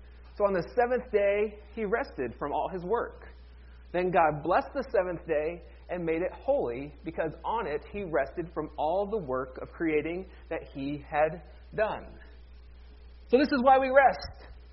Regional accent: Ohio, United States; I grew up very near Amish country in Ohio.

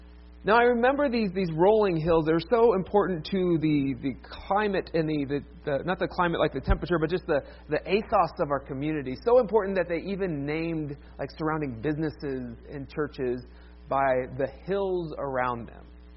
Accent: Ohio, United States; he grew up in the next county south from where I grew up. He grew up in Holmes County, Ohio. I grew up in Wayne County.

